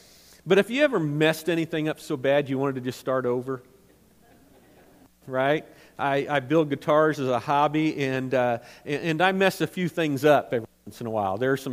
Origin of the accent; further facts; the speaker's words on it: Missouri, United States; I was born and raised in Missouri